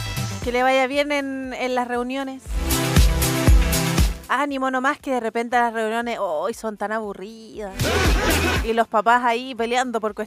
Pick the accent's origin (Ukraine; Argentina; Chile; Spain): Chile; Calama, Antofagasta; 12 kilómetros al sur de Calama. ¡Oh no! ¡Mi tierra natal!